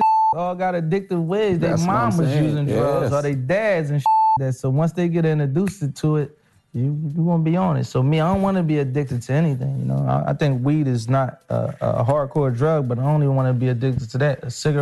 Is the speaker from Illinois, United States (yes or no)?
no; Philadelphia, Pennsylvania, United States